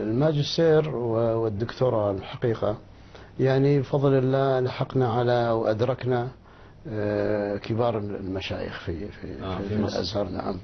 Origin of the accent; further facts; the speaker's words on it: Cairo, Cairo Governorate, Egypt; وبعدين انتقل عندنا في مصر القديمة في مسجد عمر بن العاص